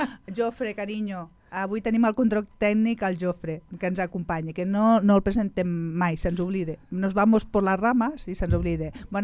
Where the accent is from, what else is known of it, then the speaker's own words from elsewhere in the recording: Sabadell, Catalonia, Spain; born there; Us recordo que sóc nascuda a Sabadell